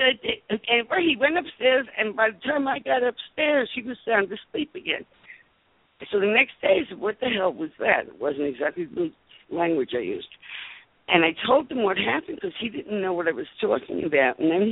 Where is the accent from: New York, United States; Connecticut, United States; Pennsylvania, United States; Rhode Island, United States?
New York, United States; Bronx; And I come from a project in the Bronx. So it wasn't a matter of courage growing up in the South Bronx.